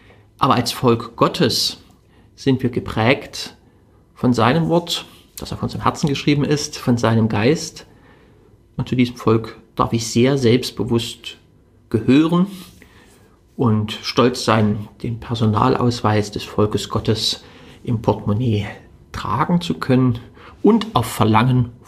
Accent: Germany; Ich bin in Deutschland groß geworden, ich bin von der Geschichte dieses Landes, von ihrer Kultur wie selbstverständlich geprägt worden.

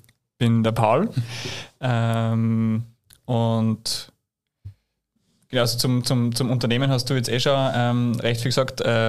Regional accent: Upper Austria, Austria; Also wir kommen wirklich vom Land, sehr kleine Dörfer in der Nähe vom Attersee. Ich komme aus Gampern

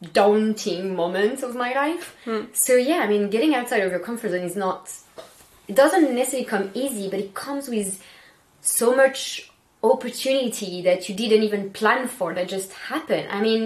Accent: Bordeaux, Nouvelle-Aquitaine, France; oh, I'm French, I'm from Bordeaux.

